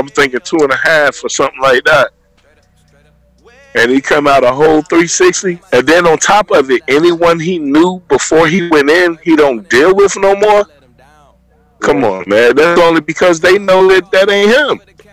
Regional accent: Chicago, Illinois, United States; I'm from Chicago.

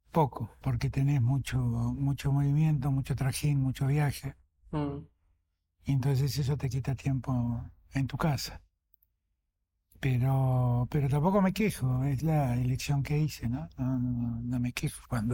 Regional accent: Argentina; Nosotros como argentinos debemos revisarnos en eso, ¿no?

